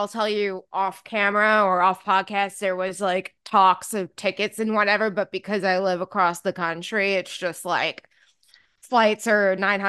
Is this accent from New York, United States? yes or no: yes; New York, United States; now in New Jersey, United States; I'm a huge Flyers fan, even though I grew up in New York and then moved to Jersey. I was closer to Philly.